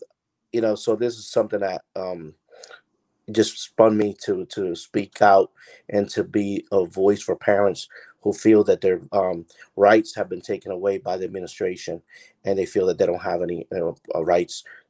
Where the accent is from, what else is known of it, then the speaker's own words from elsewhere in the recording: Newark, New Jersey, United States; born there; now in Virginia, United States; I was born originally from Newark, New Jersey, from Puerto Rican parents.